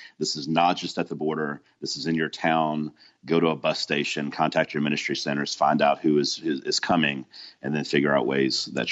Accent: Montgomery, Alabama, United States; And I'm from Montgomery, Alabama, and I looked, I saw Montgomery, Alabama had a pretty decent size circle there.

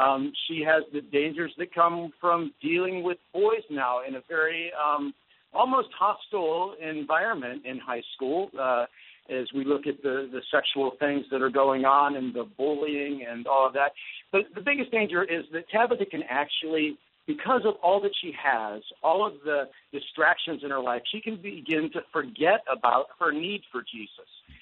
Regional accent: Cleveland, Ohio, United States; I hope it's the my hometown Indians and the Cubs.

